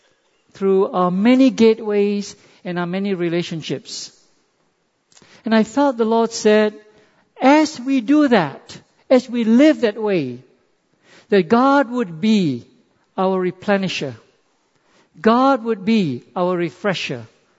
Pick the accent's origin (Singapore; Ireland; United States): Singapore; I'm a Singaporean.